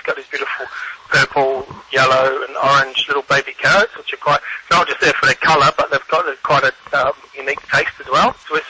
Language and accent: English; New Zealand; moved away as an adult; I was actually from New Zealand originally, a small little country of New Zealand, and did my apprenticeship there